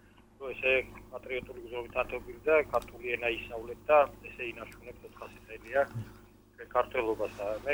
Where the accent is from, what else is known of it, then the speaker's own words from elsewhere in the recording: Martkopi, Kvemo Kartli, Georgia; მე წარმოშობით მარტყოფიდანა ვარ და მარტყოფში იყო იქ ჩამოსული